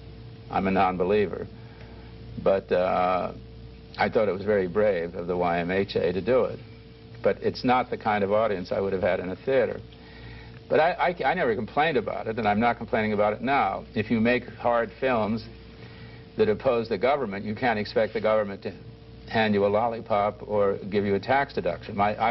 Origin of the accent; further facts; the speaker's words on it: United States; because I am an American and not a French person.